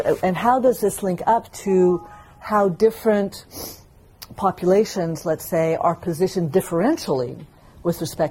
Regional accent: Ethiopia; I come from Ethiopia, you know.

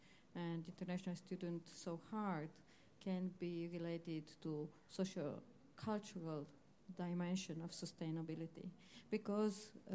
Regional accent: Romania; English is a second language; now in Finland; I have been here for 17 years. I mean, in Finland, I'm a Romanian, so I can, and I come from Kainuu. I have been living there for 15 years.

